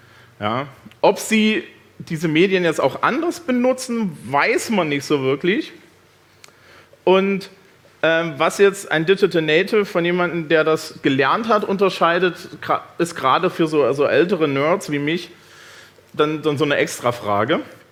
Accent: Germany; born there; Also ich bin 81 in der DDR geboren

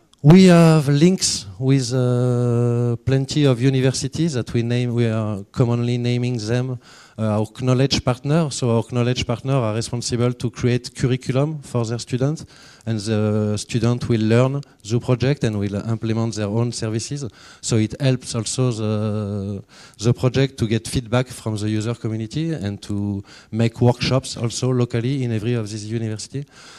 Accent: France; Unfortunately, you may notice that I come from France

